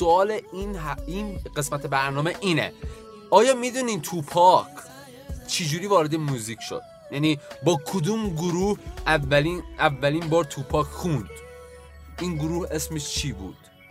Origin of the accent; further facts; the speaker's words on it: Tehran, Tehran Province, Iran; born there; نصف کرد نصف ترک، ولی خودم و خانوادم بیشتر متولد تهران هستم. ولی خب اصلیتمون دیگه داشتیم.